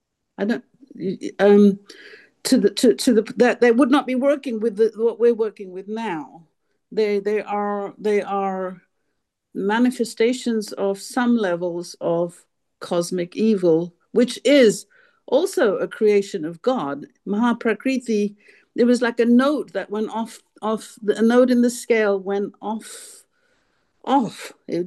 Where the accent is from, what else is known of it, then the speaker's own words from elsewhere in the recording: England, United Kingdom; born there; I was raised as a Hindu. I'm Indian, born in England.